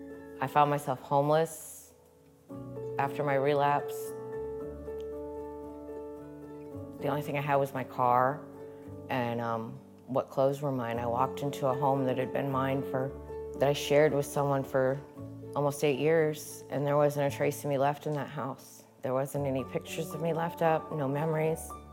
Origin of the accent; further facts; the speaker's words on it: Michigan City, Indiana, United States; I was born and raised in Michigan City, Indiana.